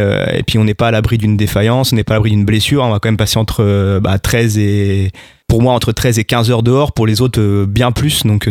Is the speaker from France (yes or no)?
yes; Raon-l'Étape, Grand Est, France; Parce qu'en fait je suis originaire de Raon-l'Étape et qu'autour de Raon, beaucoup de forêts, beaucoup de, on va dire, de semi-montagnes. Donc j'ai toujours été depuis gamin dans les bosses autour de chez moi, quoi.